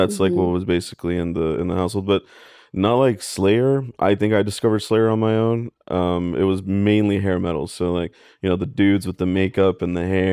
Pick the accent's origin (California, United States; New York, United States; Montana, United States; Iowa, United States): California, United States; Long Beach; And in LA, like, I grew up in Long Beach, so like LA, East LA got kids, and Long Beach kids would sometimes like intermingle at shows.